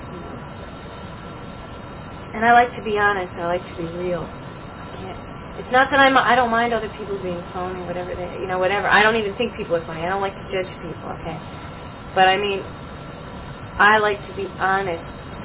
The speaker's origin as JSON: {"language": "English", "town": "Buffalo", "region": "New York", "country": "United States", "tie": "born or raised there", "said": "not my hometown where I was born, but the hometown where I grew up, which was in Buffalo."}